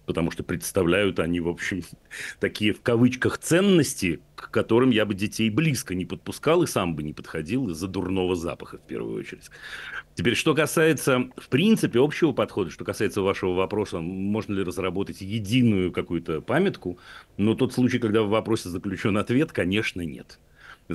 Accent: Nizhny Novgorod, Nizhny Novgorod Oblast, Russia; Мама из России. Я вот мама из России.

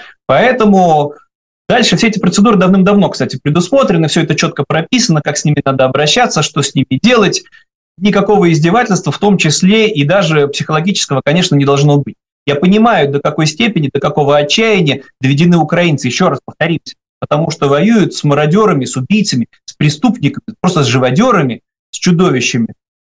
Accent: Leningrad, Saint Petersburg, Russia; я приехал в армию, да, из Ленинграда, нигде никогда не был, а оказывается, есть и другие народы в Советском Союзе

